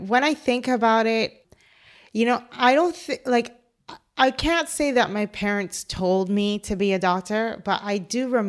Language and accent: English; Cayman Islands; So I am originally from the Cayman Islands. So I was going to high school in the Cayman Islands.